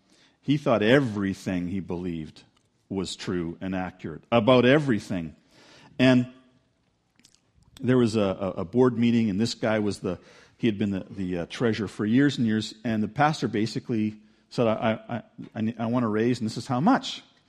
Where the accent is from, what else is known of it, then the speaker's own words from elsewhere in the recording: United States; born there; My dad, I was born in the States.